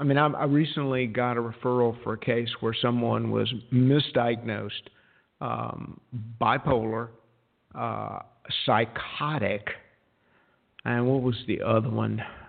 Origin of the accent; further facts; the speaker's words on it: the South, United States; And I'm from the South, so I can make fun of it. So, you know, all you Southerners, chill out, y'all.